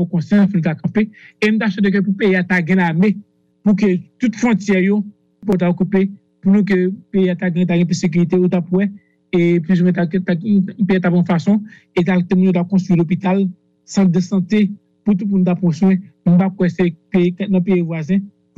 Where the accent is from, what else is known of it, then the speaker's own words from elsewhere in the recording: Haiti; En tant qu'Haïtien